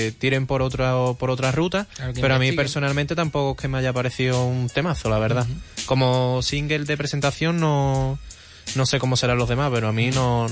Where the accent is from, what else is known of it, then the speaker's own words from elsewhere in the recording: Seville, Andalusia, Spain; Soy sevillano.